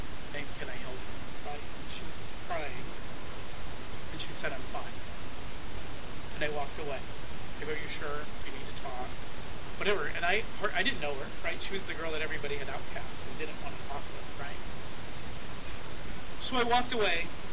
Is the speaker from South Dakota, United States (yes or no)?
no; Bishop, California, United States; And I'm from Bishop, California. It's my hometown.